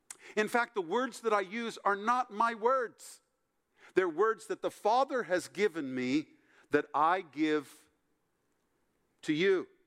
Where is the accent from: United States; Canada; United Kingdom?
United States; Ohio; growing up in Ohio, my dad and I loved the Ohio State University football team through the years.